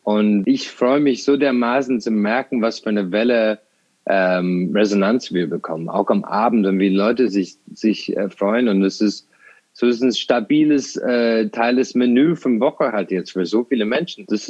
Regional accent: Ireland; weil ich bin auf dem Land aufgewachsen, in Irland, so kleine Stadt.

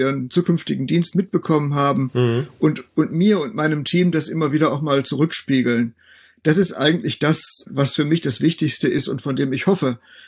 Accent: North Rhine-Westphalia, Germany; born there; Ich bin 1955 in Westfalen geboren worden

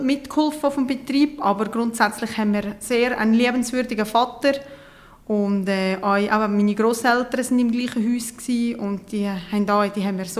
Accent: Bristen, Uri, Switzerland; Also ich bin in Pristen im Kanton Uri aufgewachsen, auf dem Hof, wo ich jetzt noch wohne.

